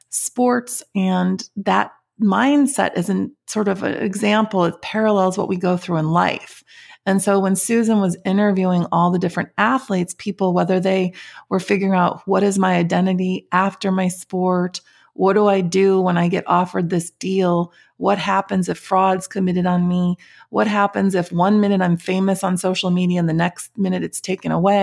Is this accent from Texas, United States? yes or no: no; Schaumburg, Illinois, United States; I grew up in Schaumburg, Illinois.